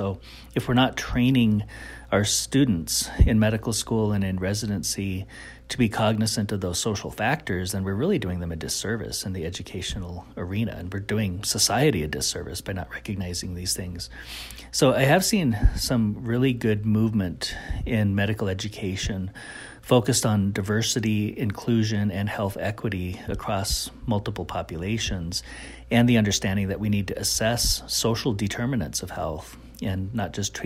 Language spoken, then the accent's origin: English; Kyle, South Dakota, United States; Well, I'm originally from Kyle, South Dakota, on the Pine Ridge Indian Reservation. And I was very fortunate to grow up in a family with a lot of traditional healers and medicine men.